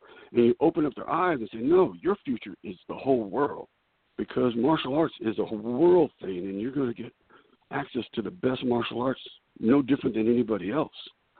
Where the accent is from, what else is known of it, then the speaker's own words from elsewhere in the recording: California, United States; also born or lived in Corpus Christi, United States; I was born in Texas. I was born down in Corpus Christi, and my dad moved to California, and I grew up in California.